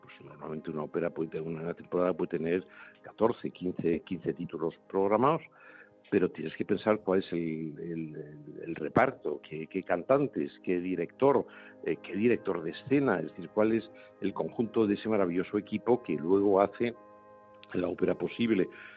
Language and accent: Spanish; Madrid, Community of Madrid, Spain; mayores deberes como madrileño.